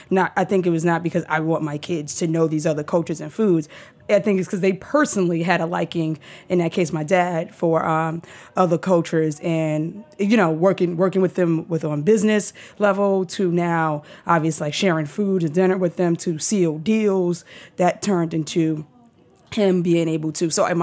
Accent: Harlem, New York, United States; You know, I'm from New York. Let me be specific because we're in New York, right? So I'm from Harlem.

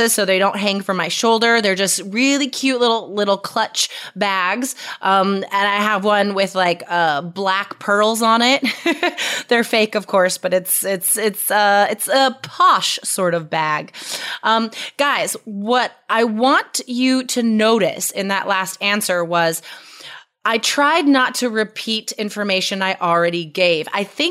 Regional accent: United States; maybe because I'm an American or I live in Portland, Oregon

